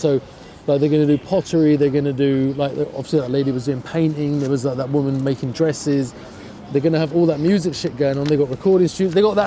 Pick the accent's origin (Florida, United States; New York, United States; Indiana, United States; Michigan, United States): New York, United States; I'm from New York. This is how we stoop.